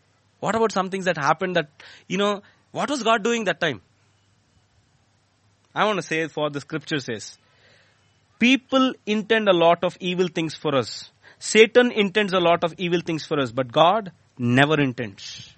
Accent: Vijayawada, Andhra Pradesh, India; I come from Vijayawada, so a lot of meetings used to happen in different street corners.

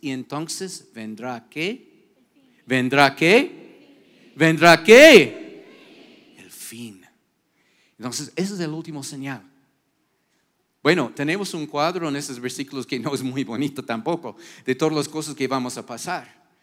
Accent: Quito, Pichincha, Ecuador; Como buen quiteños, nosotros tenemos nuestras tradiciones

